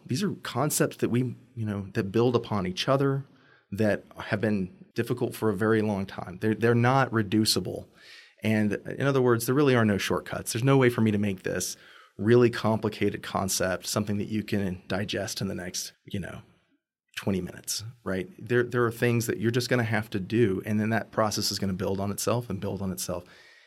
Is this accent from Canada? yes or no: no; England, United Kingdom; I mean, obviously, I'm an English person too.